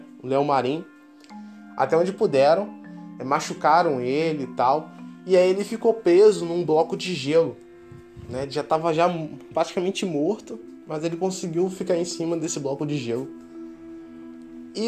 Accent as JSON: {"language": "Portuguese", "region": "Rio de Janeiro", "country": "Brazil", "tie": "born or raised there", "said": "quando eu era pequeno, em Campo Grande, né, aqui no Rio de Janeiro"}